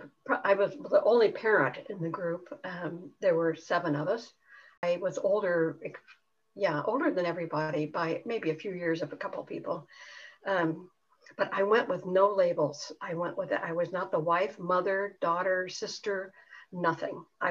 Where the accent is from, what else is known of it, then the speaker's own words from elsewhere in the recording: Midwest, United States; I grew up in the Midwest and farmed for a while after I bailed out of corporate life.